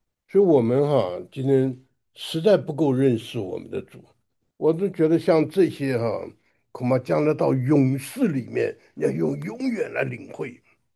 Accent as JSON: {"language": "Chinese", "country": "China", "said": "我们中国人常讲\"不鸣不平则鸣\"，对不对？"}